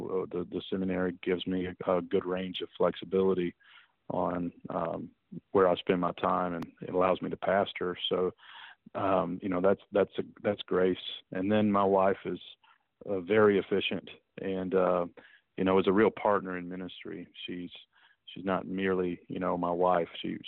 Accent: Kentucky, United States; also born or lived in Detroit, Michigan; I was born in Detroit, Michigan. Parents moved from Michigan to Kentucky after about 7 years marriage. And so I grew up in Kentucky, went to a small school in Kentucky on a baseball scholarship

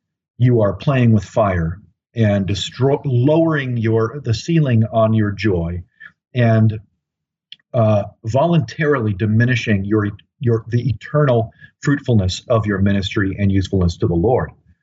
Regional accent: Chicago, Illinois, United States; I grew up in Chicago on the Bulls, 97-98, The Last Dance, MJ.

